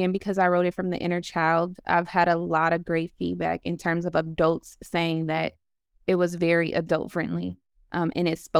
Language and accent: English; Los Angeles, California, United States; I am from Los Angeles, California, South Central to be exact.